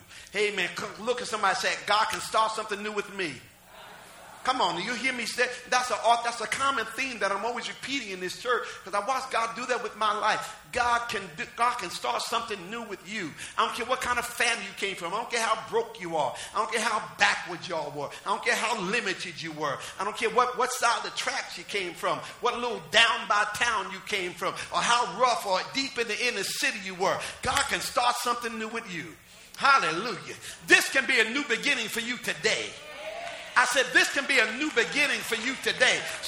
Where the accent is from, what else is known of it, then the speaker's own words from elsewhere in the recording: New Jersey, United States; But they had the Newark riot. Newark is 5 minutes away from my hometown.